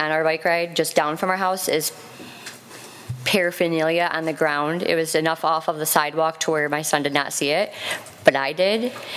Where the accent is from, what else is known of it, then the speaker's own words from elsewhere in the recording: New Lothrop, Michigan, United States; because I grew up in New Lothrop, and I grew up coming out here to Owosso and visiting here my whole life